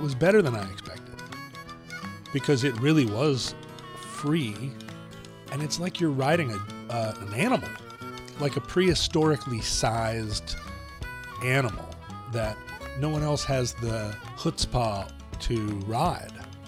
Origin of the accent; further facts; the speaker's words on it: Alaska, United States; Growing up in Alaska, you're an American. You know you're an American. But you're also thousands of miles away from America.